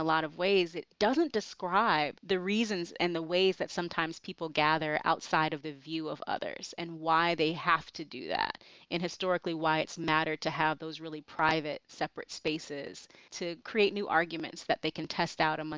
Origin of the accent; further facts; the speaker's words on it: Chicago, Illinois, United States; I was back in my hometown of Chicago